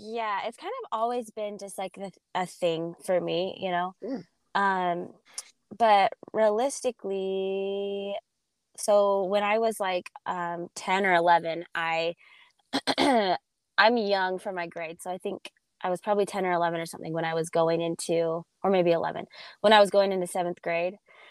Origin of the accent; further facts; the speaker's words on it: Gilbert, Arizona, United States; this man, Brandon Stewart, moved into our town, which I grew up in Gilbert, Arizona.